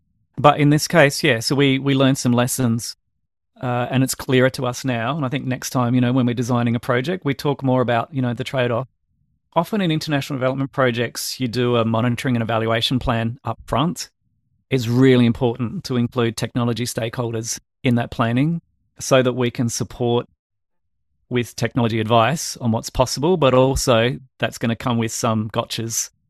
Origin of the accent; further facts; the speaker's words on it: Australia; And I'm speaking as an Australian person supporting a project in Kenya.